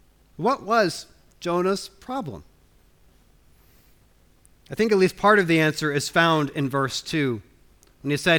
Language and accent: English; United States; now in United Kingdom; I'm from the United States of America, as we all know, and I do love the country of my birth.